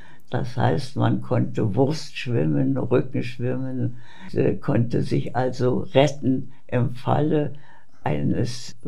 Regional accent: Iława, Warmian-Masurian Voivodeship, Poland; moved away; also born or lived in West Prussia; Ich bin geboren in Westpreußen und mein Vater wurde dann nach Ostpreußen versetzt und der Ort hieß Deutsch-Eylau. Es ist eine sehr schöne Gegend, dort sehr viel Wald, schöne, herrliche Seen.

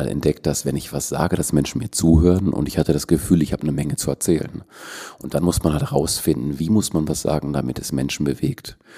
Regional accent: Germany; born there; Mein Vater ist Spanier, meine Mutter ist Deutsche. Ich bin aber in Deutschland geboren.

